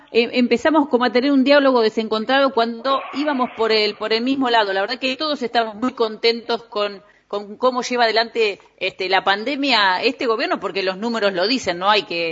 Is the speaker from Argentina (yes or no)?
yes; Argentina; como argentinos la preocupación está acá